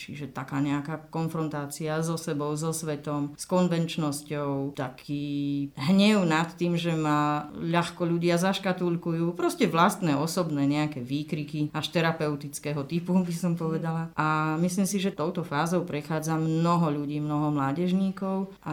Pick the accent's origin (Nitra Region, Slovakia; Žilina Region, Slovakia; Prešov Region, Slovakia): Prešov Region, Slovakia; Levoča; som z Levoče, som tu dnes prítomná